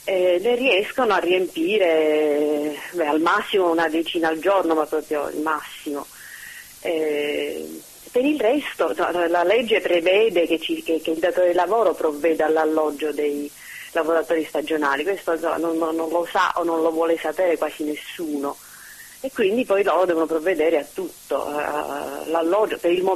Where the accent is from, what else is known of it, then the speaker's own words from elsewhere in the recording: Palermo, Sicily, Italy; Noi, diciamo, io sono di Palermo